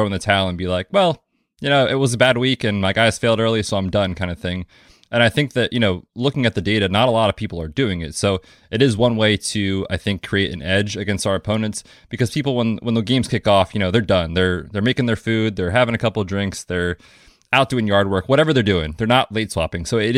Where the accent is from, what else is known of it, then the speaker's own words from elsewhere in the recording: Pennsylvania, United States; now in Vermont, United States; I'm from Pennsylvania and it gets pretty warm there.